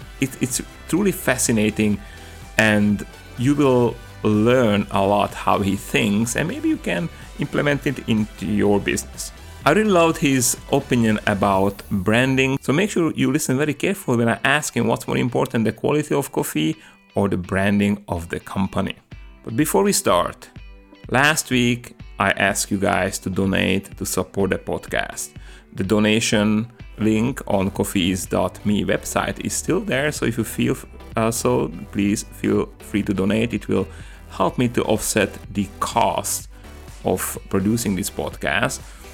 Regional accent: Slovakia; you are a coffee buddy from Slovakia, and I'm coming from Slovakia, so we are countrymen, right?

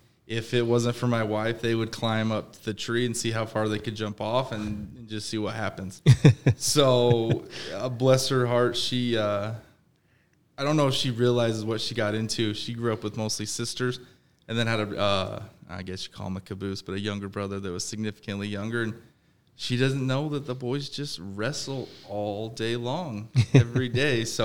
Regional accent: Ogden, Utah, United States; I grew up in Ogden. I still live there now. 37 years old. I work in construction.

